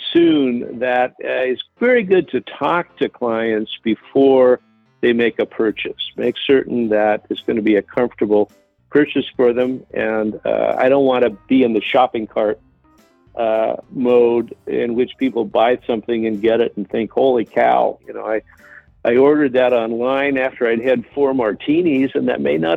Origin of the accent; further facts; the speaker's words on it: Portland, Oregon, United States; Well, my father was a keen fly fisherman. I grew up in Portland, Oregon, and we fished a lot.